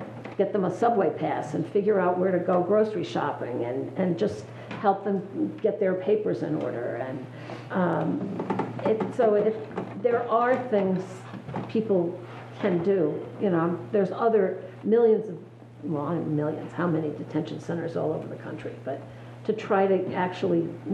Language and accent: English; New York City, New York, United States; I'm from New York City